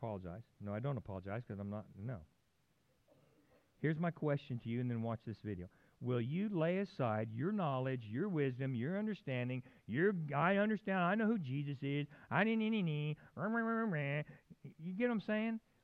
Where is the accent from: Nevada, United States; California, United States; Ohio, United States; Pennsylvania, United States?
California, United States; moved away; also born or lived in Oklahoma; I went back on staff, and I guess because I was from California